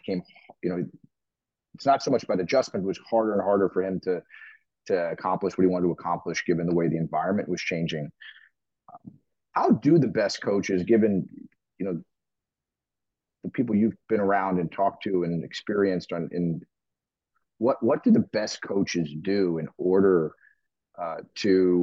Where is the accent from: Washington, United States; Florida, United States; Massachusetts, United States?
Florida, United States; I'm from South Florida, and I always go home, and one of the things I do when I go home after a bunch of months is I always grab breakfast with my old high school football coach.